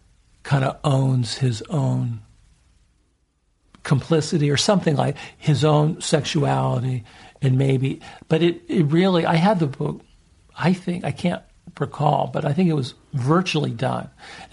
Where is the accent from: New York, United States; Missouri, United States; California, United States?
California, United States; San Francisco; also born or lived in Los Angeles; I grew up in San Francisco and L.A., and, you know, I just love stand-up.